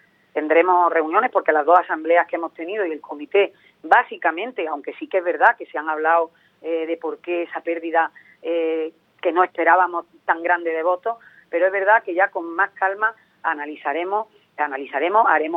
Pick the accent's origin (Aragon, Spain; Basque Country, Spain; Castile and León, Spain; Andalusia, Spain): Andalusia, Spain; Archidona; mi pueblo, el pueblo de Archidona, pues me ha colocado desde el primer día